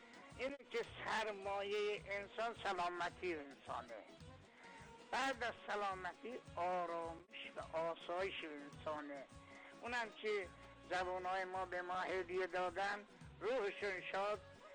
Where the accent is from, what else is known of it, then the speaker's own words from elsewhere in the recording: Meshginshahr, Ardabil Province, Iran; مشکین شهر